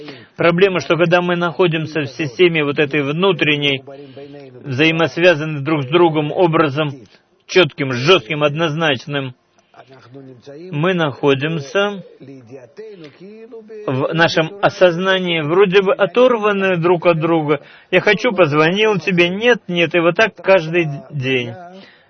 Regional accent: Ashkelon, Southern District, Israel; я из Ашкелона.

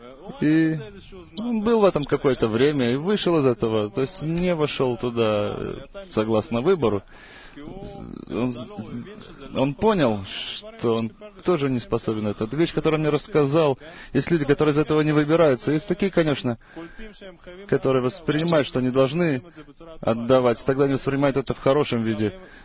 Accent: Tel Aviv, Tel Aviv District, Israel; Из Тель-Авива.

